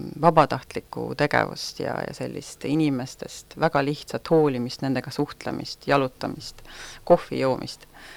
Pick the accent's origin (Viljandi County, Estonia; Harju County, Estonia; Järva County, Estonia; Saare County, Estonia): Järva County, Estonia; Paide; Jaa, ma tulen Paidest, olen siin üles kasvanud, siis olnud päris mitukümmend aastat Paidest ära ja nüüd siis taas jälle Paidekas.